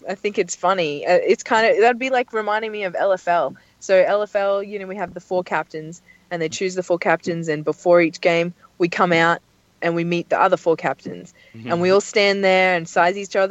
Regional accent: Australia; I'm Australian.

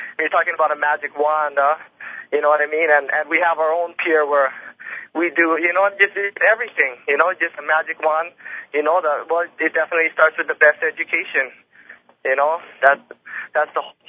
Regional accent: Hawaii, United States; I've heard about that a few times over the years growing up around Hawaii.

